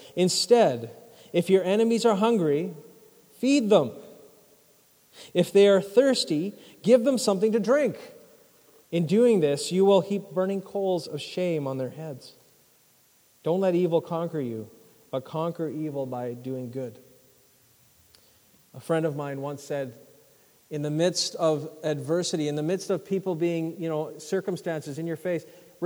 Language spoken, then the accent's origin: English; Merritt, British Columbia, Canada; As a kid growing up in Merritt, I had a number of reservations around where I lived